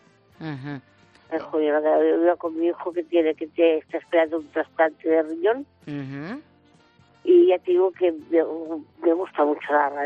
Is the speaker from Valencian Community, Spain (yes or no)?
no; Madrid, Community of Madrid, Spain; Soy de Madrid, sí.